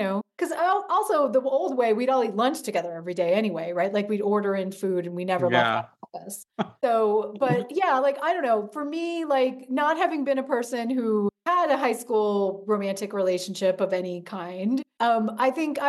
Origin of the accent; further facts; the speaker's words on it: Indiana, United States; I mean, I grew up in Indiana and like the kind of thing where like you would go to the golf course and like get high, basically.